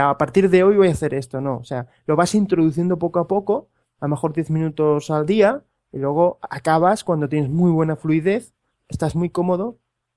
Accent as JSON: {"language": "Spanish", "country": "Spain", "said": "se olvida que soy español"}